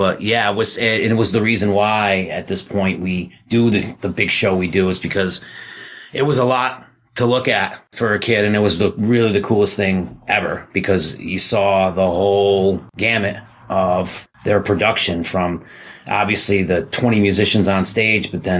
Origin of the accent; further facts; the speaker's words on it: New York, United States; I'm from upstate New York, and I got into music really early.